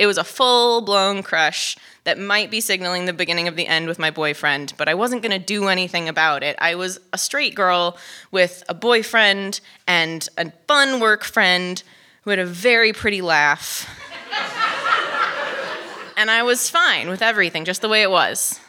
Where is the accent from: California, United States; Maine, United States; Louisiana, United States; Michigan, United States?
California, United States; Los Angeles; She was from Oregon, I think, and I was from Los Angeles.